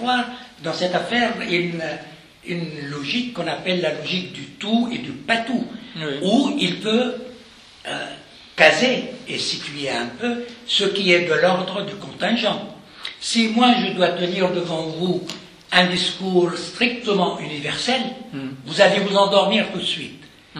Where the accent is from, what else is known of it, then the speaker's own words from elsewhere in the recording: Lebanon; Je ne vais pas commencer à faire des lapsus parce que je suis libanais.